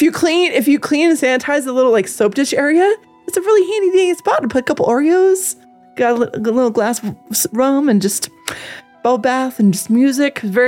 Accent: Arizona, United States; born there; I was born in Arizona where we didn't do this crap.

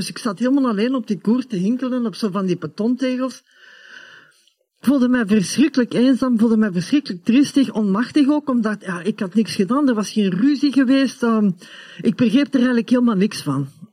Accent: North Rhine-Westphalia, Germany; accent: Cologne dialect; first language German; Dutch is a second language; Op dat moment was dat ideaal, dat mijn Duits mijn moedertaal was. En niet alleen Duits, ook dat Keuls dialect.

